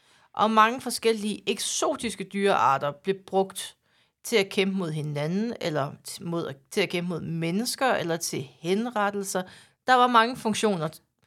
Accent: Jutland, Denmark; da jeg var et lille pus, ja. en lille nysgerrig purk hjemme i Jylland

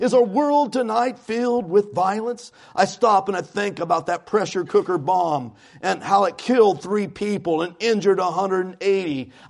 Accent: Kansas, United States; When I grew up in Kansas, out in the country, we didn't even lock our door.

